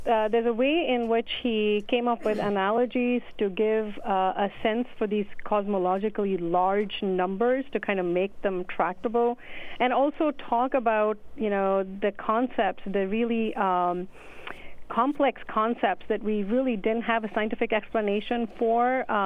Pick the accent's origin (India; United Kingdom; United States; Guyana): India; Delhi; So I grew up in India, but I was in college at MIT when the book actually came out. And I was actually back home in Delhi that summer.